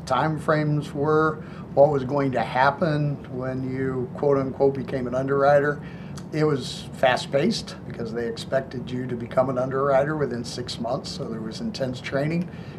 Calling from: Illinois, United States; So today I am in the suburbs of Chicago.

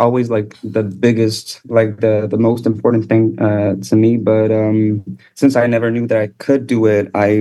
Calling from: Rome, Lazio, Italy; English is a second language; I'm calling from Rome currently.

